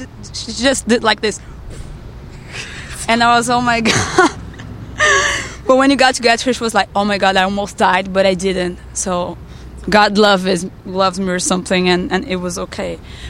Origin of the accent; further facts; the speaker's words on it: Brazil; And we're clean and stuff like that. And we're from Brazil.